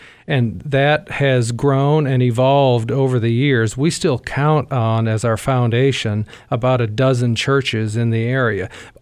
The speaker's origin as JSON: {"language": "English", "town": "Green Bay", "region": "Wisconsin", "country": "United States", "tie": "born or raised there", "also_born_or_lived": "Phoenix", "said": "took an early retirement out of corporate America, and came back home, if you will, born and raised in Green Bay."}